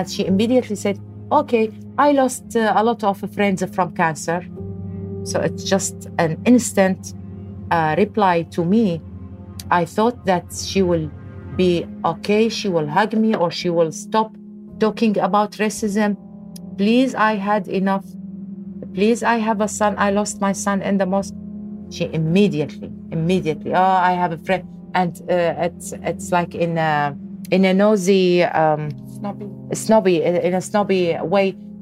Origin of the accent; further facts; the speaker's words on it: New Zealand; yes, I am Kiwi. This is my home.